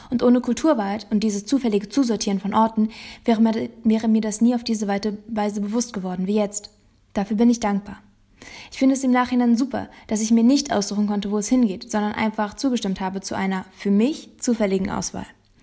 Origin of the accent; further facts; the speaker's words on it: Germany; now in Albania; wie deutsch ich bin